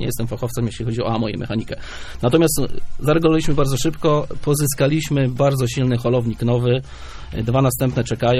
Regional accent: Oleśnica, Lower Silesian Voivodeship, Poland; bo ja jestem z Dolnego Śląska, i naprawdę wiem, jaki już jest odzew środowiska. Mam też moich znajomych z mojego miasta rodzinnego, czyli z Oleśnicy.

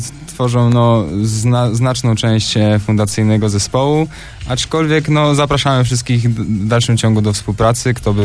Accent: Leszno, Greater Poland Voivodeship, Poland; Oczywiście, z krwi i kości.

